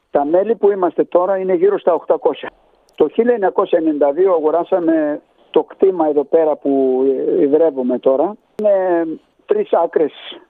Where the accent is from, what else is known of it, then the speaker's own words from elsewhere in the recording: Larissa, Thessaly, Greece; Εγώ είμαι από τη Λάρισα